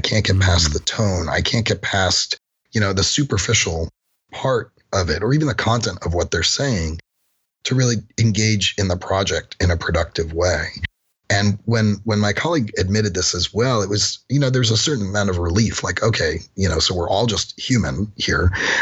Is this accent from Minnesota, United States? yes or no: no; Manhattan, New York, United States; I grew up in Greenwich Village in Manhattan.